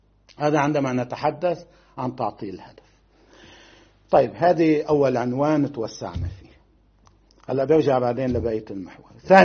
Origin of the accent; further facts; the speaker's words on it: Lebanon; هذا ما يجري في اليمن وهذا ما يجري عندنا في لبنان